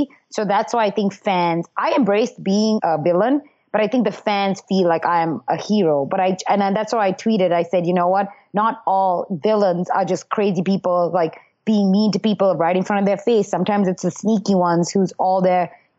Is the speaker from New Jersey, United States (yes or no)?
yes; New Jersey, United States; Come on. I'm from Jersey. I'm voting